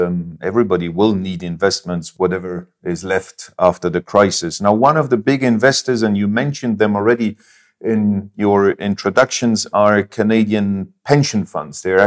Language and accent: English; Luxembourg; I mean, we Luxembourgers certainly couldn't agree more with you about diversity being important.